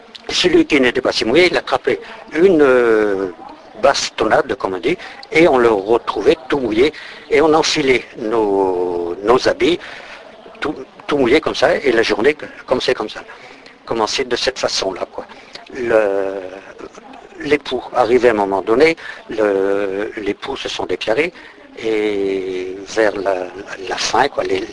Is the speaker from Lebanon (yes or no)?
no; Brittany, France; Chez moi, en Bretagne ou ailleurs, certainement que ça existait partout.